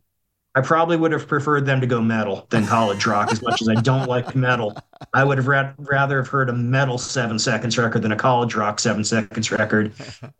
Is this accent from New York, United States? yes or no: no; Florida, United States; I was growing up in South Florida in a small town, and it's almost 100% white.